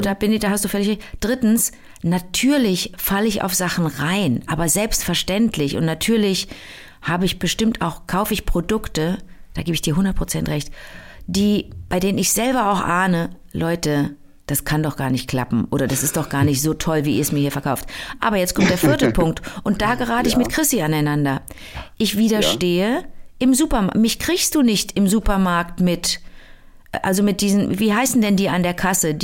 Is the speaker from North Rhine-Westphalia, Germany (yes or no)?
yes; Cologne, North Rhine-Westphalia, Germany; ich drehe gerade in München und bin aber eigentlich Kölnerin